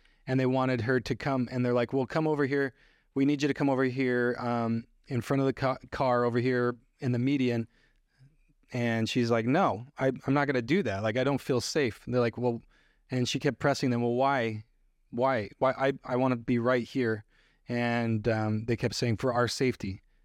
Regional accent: Arizona, United States; the town that I grew up in was near Tombstone.

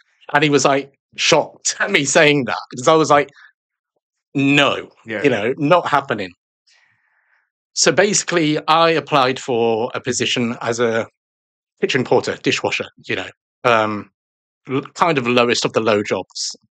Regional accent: London, United Kingdom; I'm actually a Londoner. I'm from London, and I was put into social care as a baby.

